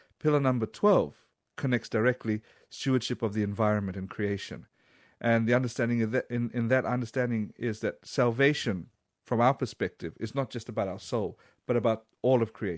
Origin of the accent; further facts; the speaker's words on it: Fiji; Even for where I come from Fiji, some of the low-lying areas, some of the coastal areas, we witness sand erosion, the erosion of the beach, on a regular basis.